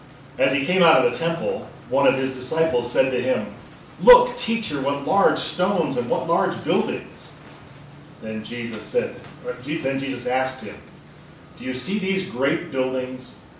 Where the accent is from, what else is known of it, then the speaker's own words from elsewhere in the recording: Columbus, Ohio, United States; I'm from Columbus, Ohio. I'm on the faculty at Trinity Lutheran Seminary there.